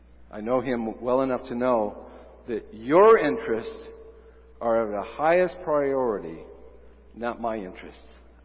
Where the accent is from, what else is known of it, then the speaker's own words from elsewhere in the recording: Geneva, New York, United States; I grew up in the Finger Lakes region, so I grew up in a little south of Geneva, New York. It's on the northern tip of Seneca Lake.